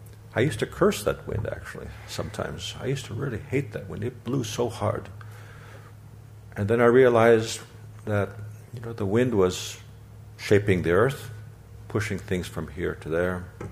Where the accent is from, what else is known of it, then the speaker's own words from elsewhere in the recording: Zuni, New Mexico, United States; So I come from Zuni, New Mexico, in the southwest U.S., and it is a place that's very dry, very, very dry.